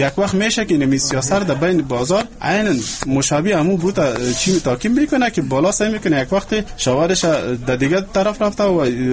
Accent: Afghanistan; ما شما افغان هستیم

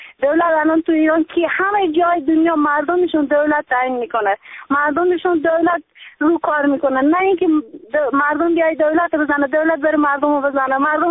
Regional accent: Afghanistan; now in Iran; آقا ما تو ایرانیم، اگه ما کشور داریم چرا ما تو ایرانیم؟ اگه ما افغانی باید هم تو کشور خودمون باشیم

